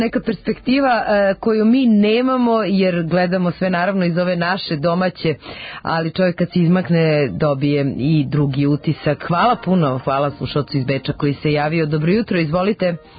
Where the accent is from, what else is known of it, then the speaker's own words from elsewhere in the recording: Serbia; ne mi kao Srbi